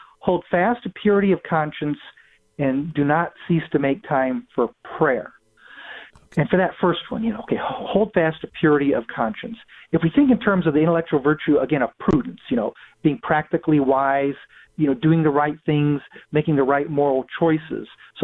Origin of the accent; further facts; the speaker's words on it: Springfield, Illinois, United States; I'm from Springfield, Illinois, and Abraham Lincoln, this was his town.